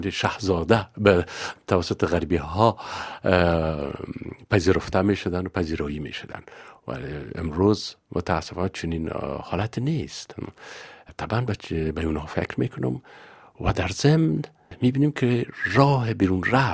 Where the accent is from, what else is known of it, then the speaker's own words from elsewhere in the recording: Afghanistan; now in France; از افغانستان آمدم بیرون سالهای 1984 و 85 بود و تا آمدم فرانسه